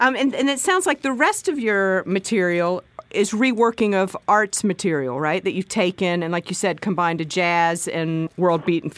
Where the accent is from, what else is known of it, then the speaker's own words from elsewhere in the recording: the South, United States; I'm a Southerner, and it would strike me as impolite to not get up and move if y'all are making the effort.